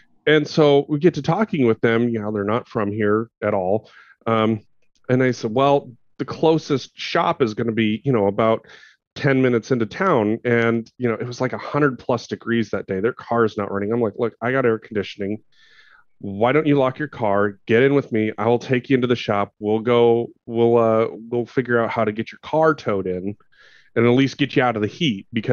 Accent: Montana, United States; like for me growing up in Montana, if somebody was broke down on the side of the road, you stopped and you helped them.

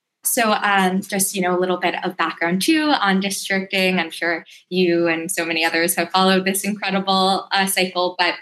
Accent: Queens, New York, United States; I was actually born and raised in Elmhurst, Queens. My mom, you know, I was born in Elmhurst Hospital.

